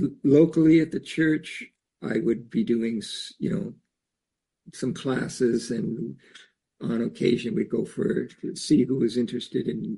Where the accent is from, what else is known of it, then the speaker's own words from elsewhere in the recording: Ontario, Canada; I was born and raised back in Eastern Canada, Guelph High School, Ottawa, undergrad in London, Ontario.